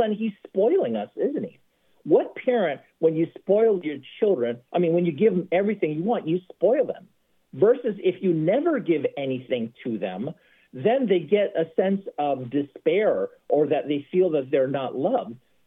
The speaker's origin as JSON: {"language": "English", "town": "San Francisco", "region": "California", "country": "United States", "tie": "born or raised there", "said": "I grew up in San Francisco."}